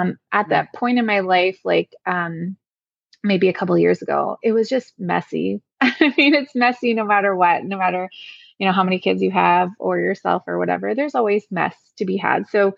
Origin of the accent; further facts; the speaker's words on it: Halifax, Nova Scotia, Canada; So I'm from Halifax, Nova Scotia